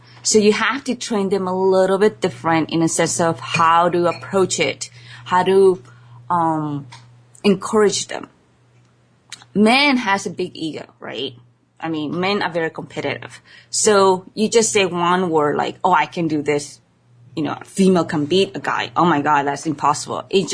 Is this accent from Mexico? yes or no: yes; Mexico; even though I'm Asian, I'm consider myself Mexican too, you know, because I grew up in Mexico